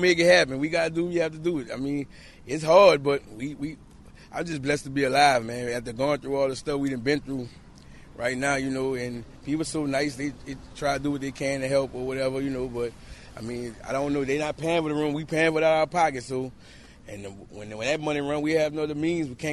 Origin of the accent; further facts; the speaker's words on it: New Orleans, Louisiana, United States; New Orleans, Louisiana.